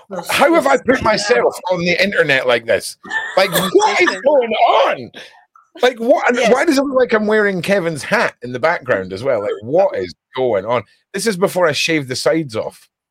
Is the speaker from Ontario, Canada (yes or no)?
no; Quebec, Canada; I am from Quebec.